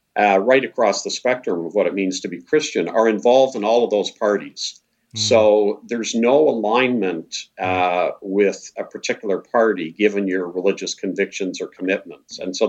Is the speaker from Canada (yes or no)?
yes; Canada; I've always been interested in what's going on south of our border.